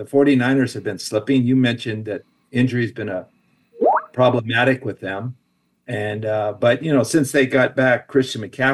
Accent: Wilmington, California, United States; also born or lived in Torrance; But I came from Southern California, Ron, you know, and so I grew up in Wilmington and was born in Torrance.

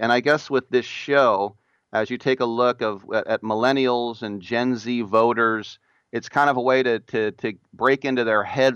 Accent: Oakland, California, United States; you being a New Jersey guy, I'm from Oakland

